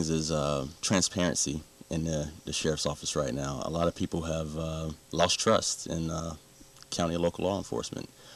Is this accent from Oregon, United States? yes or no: no; Greenwood, South Carolina, United States; I am. I grew up in Greenwood. My parents were educators here.